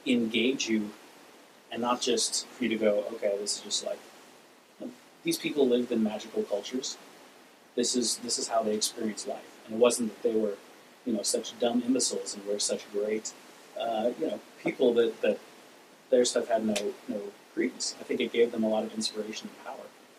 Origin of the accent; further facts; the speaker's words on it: Florida, United States; I come from Florida, and it's like the people that are the most Christian crusaders